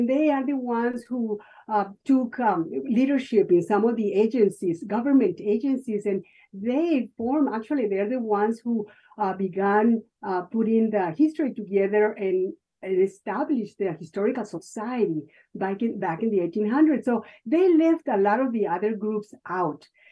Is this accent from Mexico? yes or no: yes; Mexico; You know, I grew up in Mexico, but my mother grew up in Arizona, in Morenci, Arizona.